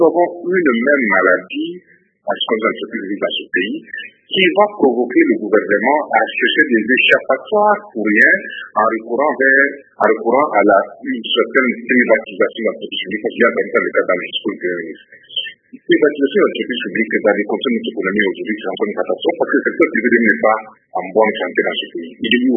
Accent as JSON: {"language": "French", "region": "Orientale", "country": "DR Congo", "tie": "born or raised there", "said": "en tant que moi je suis originaire de la province de Côte-Orientale"}